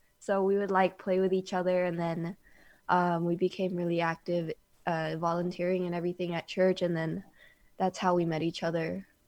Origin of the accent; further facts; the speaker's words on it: Honolulu, Hawaii, United States; We are from Honolulu, Hawaii.